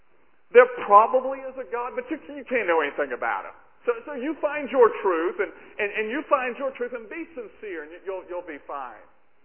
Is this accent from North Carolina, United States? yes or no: yes; North Carolina, United States; I told you I'm from Western North Carolina, and we really are hillbillies.